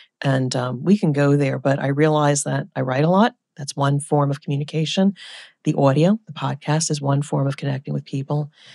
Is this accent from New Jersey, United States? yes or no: yes; New Jersey, United States; born there; accent: Jersey; Well, I'm a Jersey girl by nature. I was born in New Jersey, so you might pick up a little bit of a Jersey accent here and there.